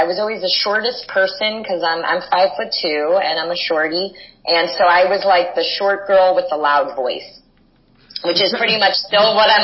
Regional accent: Los Angeles, California, United States; I'm from Hollywood in Los Angeles, California.

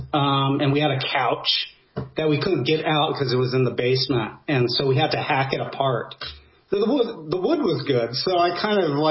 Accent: Albuquerque, New Mexico, United States; I'm from Albuquerque, New Mexico.

